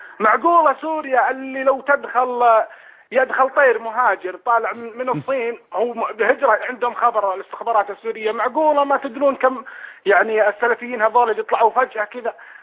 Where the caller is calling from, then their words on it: Saudi Arabia; أنا من السعودية أكلمك